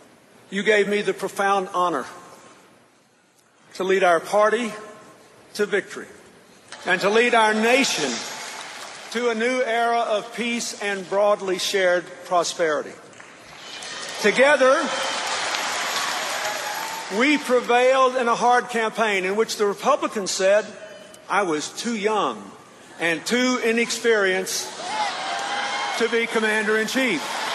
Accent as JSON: {"language": "English", "town": "Scranton", "region": "Pennsylvania", "country": "United States", "tie": "born or raised there", "also_born_or_lived": "Wilmington", "said": "I'm here for everyone I grew up with in Scranton and Wilmington."}